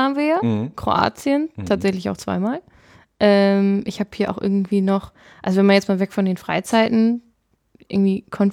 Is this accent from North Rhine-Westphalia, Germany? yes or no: no; Lower Saxony, Germany; Als waschechte Friese muss ich das tun.